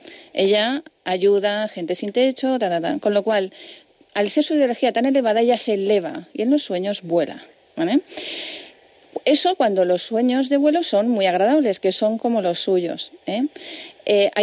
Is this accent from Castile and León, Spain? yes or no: no; Canary Islands, Spain; Soy de Canarias.